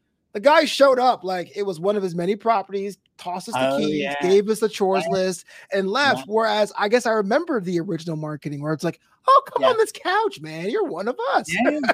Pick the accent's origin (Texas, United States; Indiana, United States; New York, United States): New York, United States; Brooklyn; So I'm glad you asked this because I'm from Brooklyn. And that's very important.